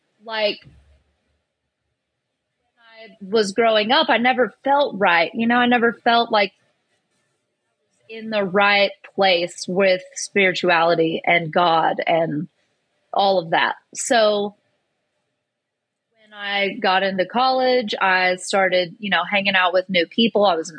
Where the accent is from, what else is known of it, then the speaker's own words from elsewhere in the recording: Texas, United States; So I grew up in the South. I'm from Texas. My family came down from the Appalachians.